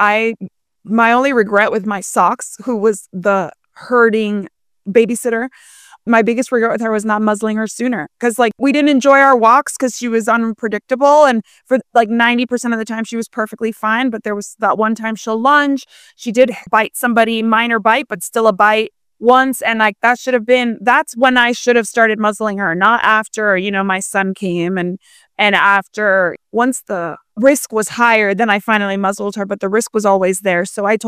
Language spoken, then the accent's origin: English; Miami, Florida, United States; I'm not from Philadelphia. I'm from Miami.